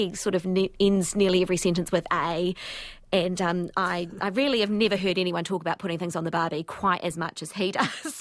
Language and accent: English; New Zealand; as a Kiwi reader